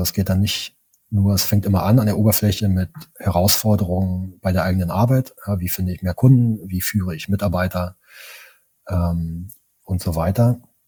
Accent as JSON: {"language": "German", "region": "East Germany", "country": "Germany", "tie": "born or raised there", "said": "ich bin im Osten von Deutschland groß geworden"}